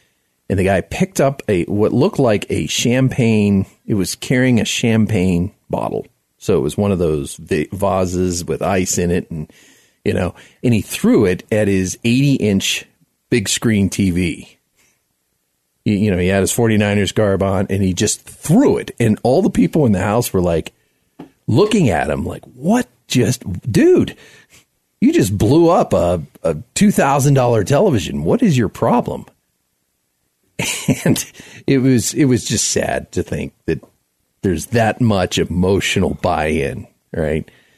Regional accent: Florida, United States; now in Denver, United States; So first is Denver, because I live here, right? Even though I grew up in South Florida, I never was really a Bucs fan or a Dolphins fan

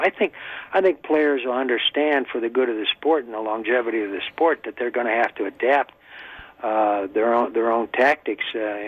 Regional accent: Ohio, United States; I have family that lives in Wisconsin, and I live very close to the border, and I grew up in Ohio, so I can truly say I'm objective

